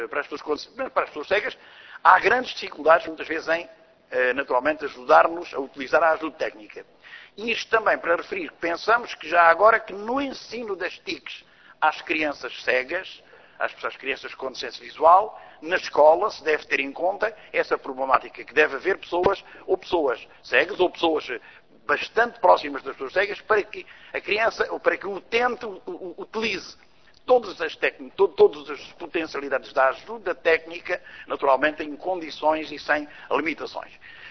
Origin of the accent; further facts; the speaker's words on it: Alentejo, Portugal; eu sou do Alentejo e de uma zona interior